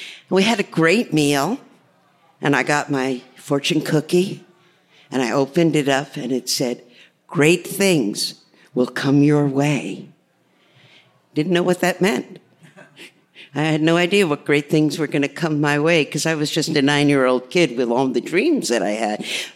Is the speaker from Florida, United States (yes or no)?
no; New Jersey, United States; I have no idea what the hell he's doing because I come from New Jersey. We don't have cabs.